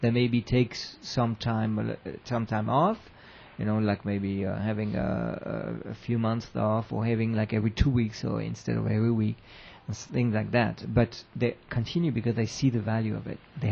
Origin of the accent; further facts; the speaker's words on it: Switzerland; I come from Switzerland originally.